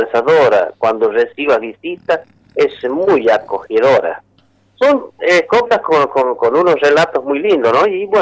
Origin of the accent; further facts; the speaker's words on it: La Rioja, Argentina; viva mi Rioja, carajo, viva mi tierra querida